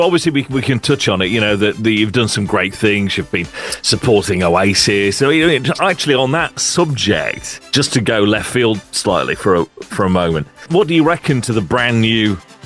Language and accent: English; Sheffield, Yorkshire and the Humber, United Kingdom; born there; Yeah, because I was born in Sheffield. I mean, all my family's from there.